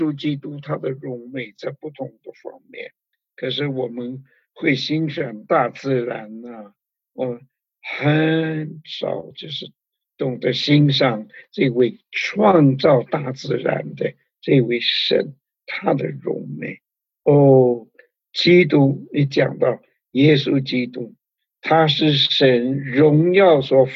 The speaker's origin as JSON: {"language": "Chinese", "country": "China", "said": "特别我们中国人，啊，我们稍微念过一点，孔孟之道的，念过一点古书的"}